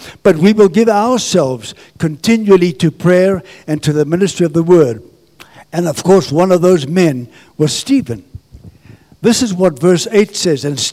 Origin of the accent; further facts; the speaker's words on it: Zambia; born there; As a young boy, I was born in Zambia as a young boy on my granny's farm.